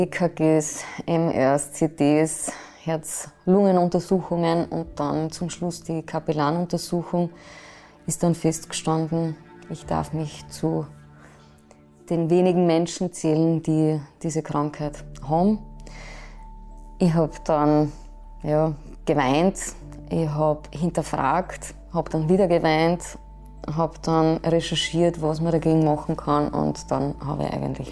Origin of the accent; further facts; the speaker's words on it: Mörbisch, Burgenland, Austria; Ich bin als Nesthäkchen zwischen meinem Bruder und meiner Schwester aufgewachsen in Mörbisch. Das ist am Ufer des Neusiedlersees.